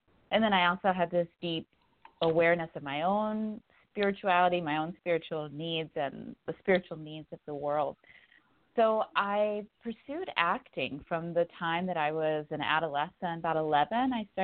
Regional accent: Texas, United States; So I grew up in Central Texas, and I have a very dynamic family.

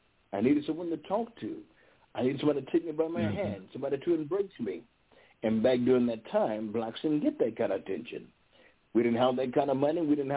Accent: Paris, Texas, United States; Being raised the way I was raised in Paris, Texas, with the mother that left us in 1969

